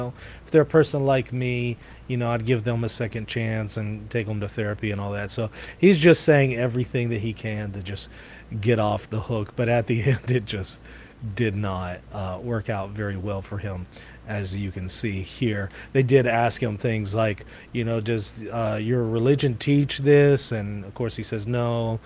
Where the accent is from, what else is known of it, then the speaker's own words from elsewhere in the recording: Israel; Growing up in Israel, that's all I ever heard of was the Holocaust.